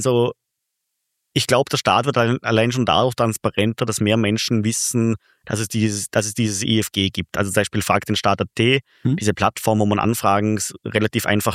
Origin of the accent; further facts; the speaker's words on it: Vorarlberg, Austria; weil ich mich einfach als Vorarlberger dafür interessiere.